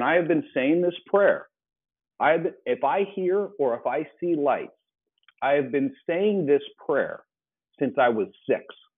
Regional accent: Hermosa Beach, California, United States; So I live in Hermosa Beach. I grew up in Hermosa Beach. That is, I always tell people that's kind of by the airport.

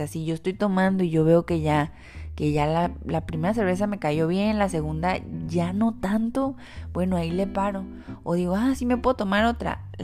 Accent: Mazatlán, Sinaloa, Mexico; Por mi niñez aquí en Mazatlán.

